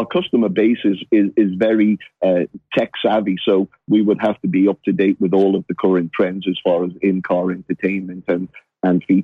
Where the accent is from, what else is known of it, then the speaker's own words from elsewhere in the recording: England, United Kingdom; moved away as an adult; now in United States; I'm an English car mechanic that specialized in English and French cars, and DeLorean is essentially an English and French car. So when I came to America, it seemed like the logical path to follow.